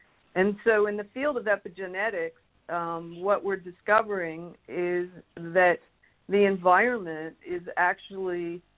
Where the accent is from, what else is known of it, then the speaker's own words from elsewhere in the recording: Toronto, Ontario, Canada; moved away as an adult; now in United States; I'm originally from Toronto. I grew up in Toronto and married with a young son in 1990, moved down to the United States in the area of Richmond. And then shortly after I separated from my husband in 1997, I moved up to the Adirondacks in upstate New York